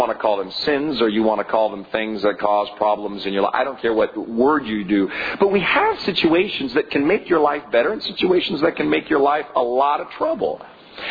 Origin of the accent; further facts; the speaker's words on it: California, United States; also born or lived in Dallas, Texas; I moved from California to Dallas, Texas. And I was from the Bay Area, California